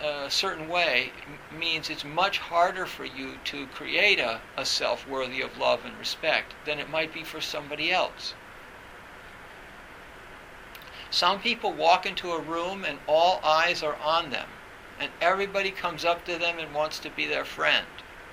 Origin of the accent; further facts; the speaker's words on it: England, United Kingdom; In my job, you know, in my other job, like as an English person, you know